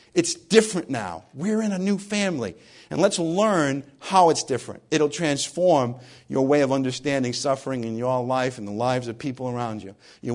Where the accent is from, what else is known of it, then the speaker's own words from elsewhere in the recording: New England, United States; accent: New England; my New England accent is always like this, but that horsey, froggy thing is not always like this.